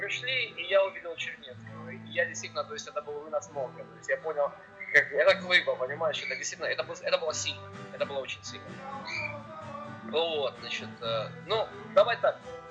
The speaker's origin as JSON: {"language": "Russian", "town": "Kharkiv", "region": "Kharkiv Oblast", "country": "Ukraine", "tie": "born or raised there", "lives_now": "United States", "said": "Я харьковчанин, мы земляки."}